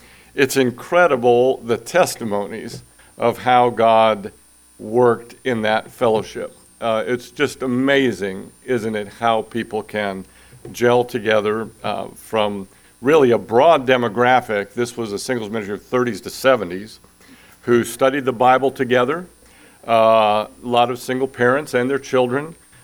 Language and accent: English; Omaha, Nebraska, United States; moved away as an adult; now in Denton, United States; I came to Denton from Omaha, Nebraska in 1986 to study the trumpet.